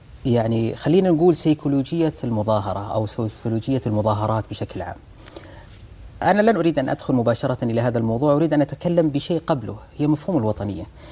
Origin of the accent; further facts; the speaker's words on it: Saudi Arabia; يقول المثل عندنا في السعودية،